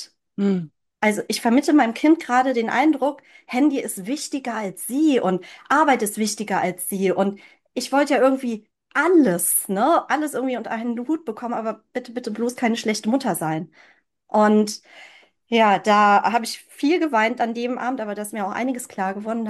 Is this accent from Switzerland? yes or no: no; China; now in Germany; Ich habe meine Kindheit in China verbracht und ich glaube, da wurde der Samen gepflanzt.